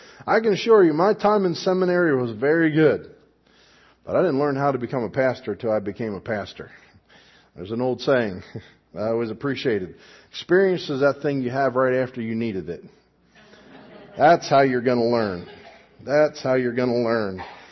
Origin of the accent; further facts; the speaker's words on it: Kellerville, United States; Little village over the ridge from Evendale that generally gets lumped together with Evendale, but we're from Kellerville.